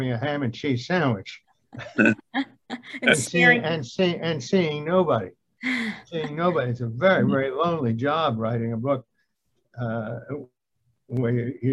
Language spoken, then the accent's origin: English; France; I as a child, I grew up in France, so I'm bilingual.